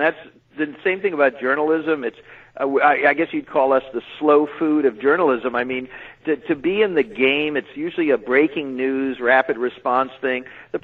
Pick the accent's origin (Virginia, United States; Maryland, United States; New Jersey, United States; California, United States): California, United States; I remember coming to New York as a Californian